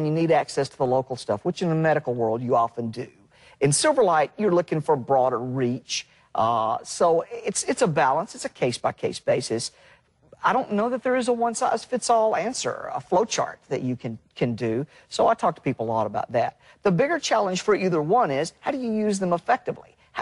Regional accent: Tennessee, United States; And I go, well, I'm just … from Tennessee.

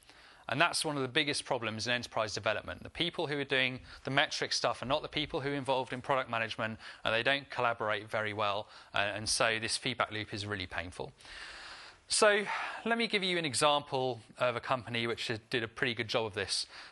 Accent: South West England, United Kingdom; I come from the West Country in England, where we actually speak like that.

